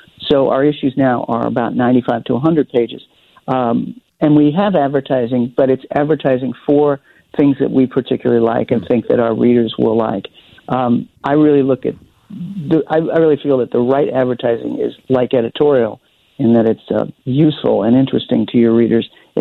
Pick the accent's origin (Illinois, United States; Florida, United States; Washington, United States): Illinois, United States; Oak Park; I'm from Oak Park, and so I'm well aware of the improv scene in Chicago.